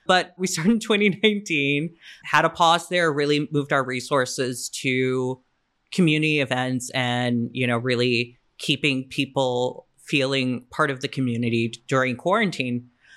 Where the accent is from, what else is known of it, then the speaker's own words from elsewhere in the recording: Chicago, Illinois, United States; You know, I grew up in Chicago. I'm a Pisces, stuff like that.